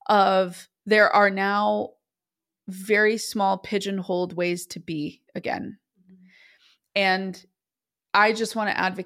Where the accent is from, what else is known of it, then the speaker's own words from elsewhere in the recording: New York, United States; I grew up in New York. I was an hour north of New York